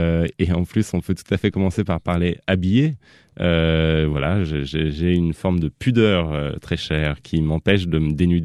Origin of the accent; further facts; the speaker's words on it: Paris, Île-de-France, France; born there; pas là où je suis né, parce que je suis né à Paris.